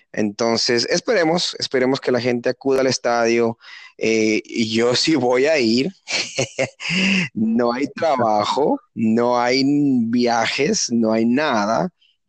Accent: Ecuador; yo soy de ascendencia ecuatoriana, yo soy de Ecuador.

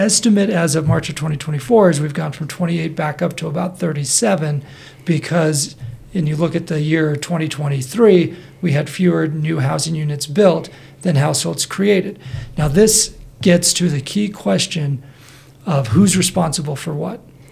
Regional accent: Murray, Utah, United States; Draper looks a lot different today than when I was a kid growing up in Murray.

